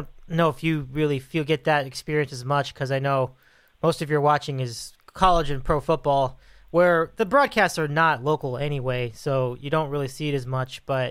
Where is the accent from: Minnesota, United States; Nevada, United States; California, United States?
California, United States; Los Angeles; just wish those of us who have been brought up, especially in LA, because we brought up, you know, we were raised on Chick Hearn and Vince Scully